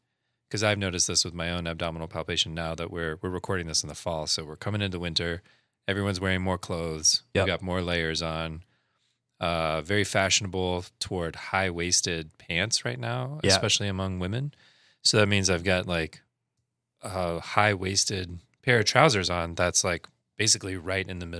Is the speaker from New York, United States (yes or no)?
no; Louisiana, United States; But it's funny because where I grew up in Louisiana, the water's, like, warm.